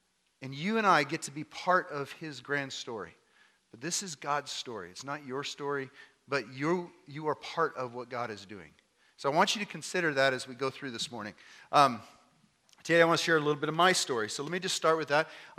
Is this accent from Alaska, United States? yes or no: yes; Alaska, United States; I grew up here in Alaska. I'm a third-generation Alaskan. About as Alaskan as they get anymore. But I grew up here.